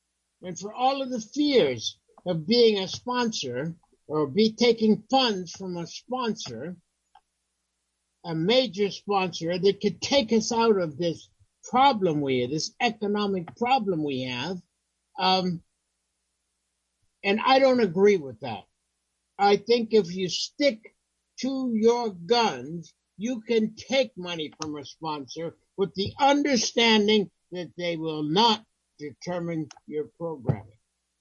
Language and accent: English; Pennsylvania, United States; I grew up working class, like people never understood. People only have a word for that. I grew up in Western Pennsylvania, small steel coal town.